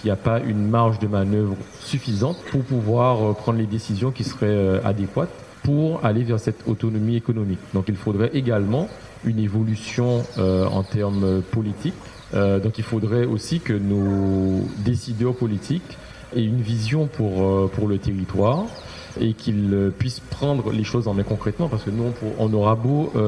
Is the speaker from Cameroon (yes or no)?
no; Guadeloupe; Je pense que c'est un thème qui nous intéresse en fait tout un chacun en tant que Guadeloupéen